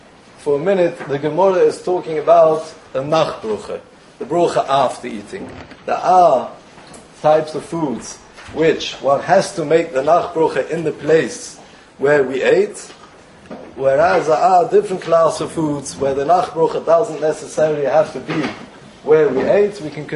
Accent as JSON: {"language": "English", "region": "London", "country": "United Kingdom", "tie": "born or raised there", "lives_now": "Israel", "said": "I am born and bred in Golders Green, but I have been living in Eretz Yisroel for the last 18 years."}